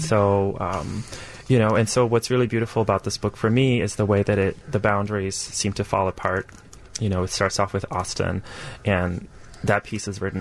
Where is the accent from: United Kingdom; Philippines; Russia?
Russia; now in Chicago, United States; I'm personally also an immigrant. I came to America from Russia